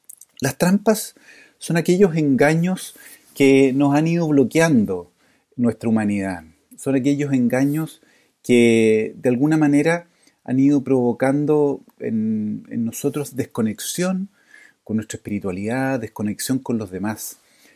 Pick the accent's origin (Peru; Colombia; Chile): Chile; en particular como chilenos